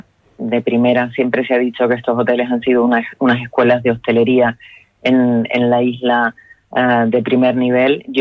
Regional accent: Canary Islands, Spain; permíteme que me quite ahora el gorro de empresa y hable como canaria

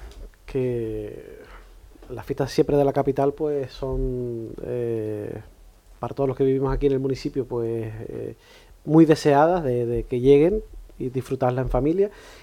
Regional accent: Puerto del Rosario, Canary Islands, Spain; yo, como soy de aquí del Puerto

